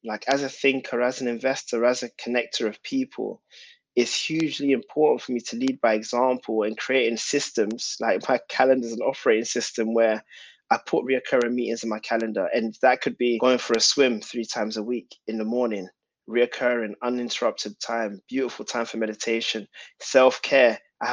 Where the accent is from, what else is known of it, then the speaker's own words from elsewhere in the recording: Tottenham, London, United Kingdom; growing up, the reason that was important is because growing up in Tottenham, by saying no to selling drugs, by saying no to that robbery, by saying no to fighting